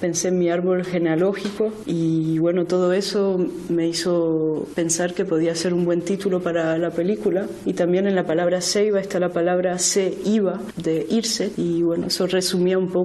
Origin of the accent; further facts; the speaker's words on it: France; yo crecí tan lejos de la realidad cubana, yo crecí en Francia, me eduqué en Francia